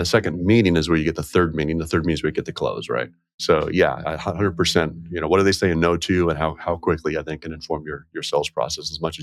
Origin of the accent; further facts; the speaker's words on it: Boston, Massachusetts, United States; when I grew up, we loved conflict. I grew up in Boston.